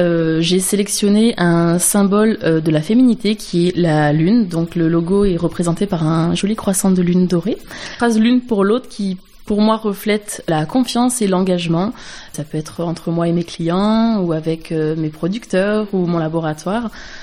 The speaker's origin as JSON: {"language": "French", "town": "Gap", "region": "Provence-Alpes-Côte d'Azur", "country": "France", "tie": "born or raised there", "said": "Donc je suis née à Gap, j'ai 32 ans. J'ai grandi dans les Hautes-Alpes"}